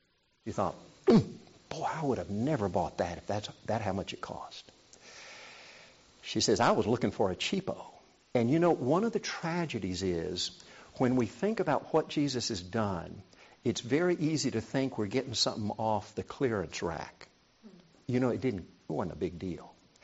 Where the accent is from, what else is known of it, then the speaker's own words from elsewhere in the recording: South Korea; English is a second language; I was 12 years old. Growing up in Korea, we used to go to bed with the chickens.